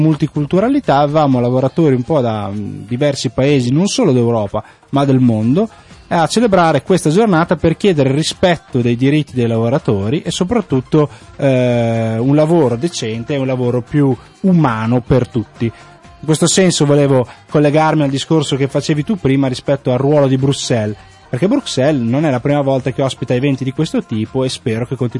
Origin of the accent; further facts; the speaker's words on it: Emilia-Romagna, Italy; now in Brussels, Belgium; io vengo dall'Emilia Romagna